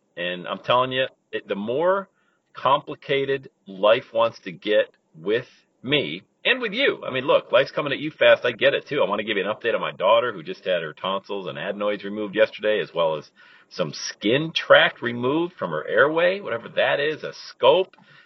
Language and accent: English; Loveland, Ohio, United States; Today I'm in the parking lot of a park again in Loveland, Ohio, my hometown here.